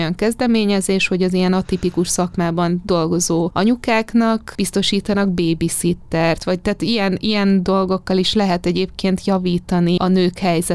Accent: Hungary; Valahogy a két ország között ingázva éltem mindig is, de azért több időt töltöttem eleve Magyarországon.

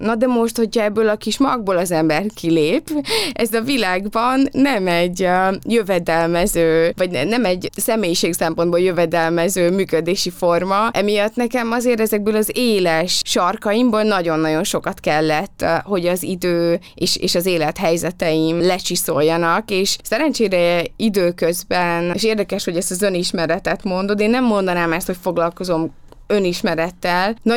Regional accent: Transylvania, Romania; ugye ez is székelyként egy ilyen nagy lépés

